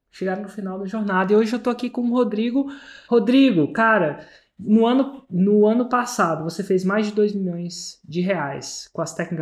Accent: Brasília, Federal District, Brazil; also born or lived in Minas Gerais; Eu sou de Brasília e o sotaque já não é tão carregado, mas às vezes eu passei muito tempo em Minas. Então, às vezes parece que eu sou de lá.

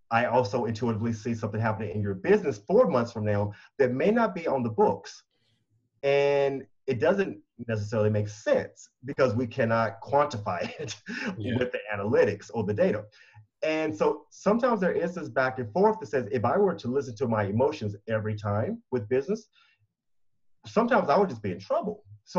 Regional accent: Virginia, United States; accent: Southern twang; Okay, so one, I am a Southern boy. I got a little twang in my voice every now and then. I grew up in Virginia, although sometimes people can't tell because my everything acclimates to where I am.

